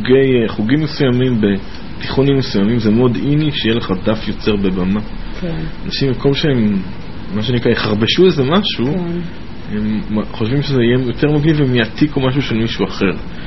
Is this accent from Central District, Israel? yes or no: no; Herzliya, Tel Aviv District, Israel; אני חושב שאני הרצליאני, אפילו שאני מאמין שאני תל אביבי בנשמה.